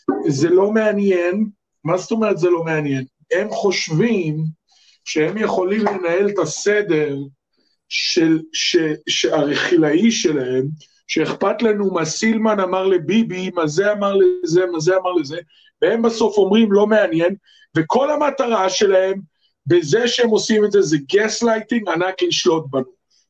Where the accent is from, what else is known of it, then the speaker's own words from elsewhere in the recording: United States; באמת, אני אומר לכם כאמריקאי.